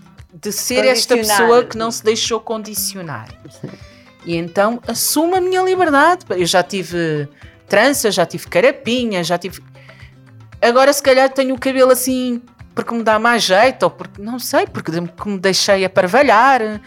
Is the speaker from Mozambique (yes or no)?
no; Portugal; also born or lived in Cape Verde; sim, sou portuguesa, sinto-me portuguesa, mas sou cabo-verdiana, também me sinto cabo-verdiana.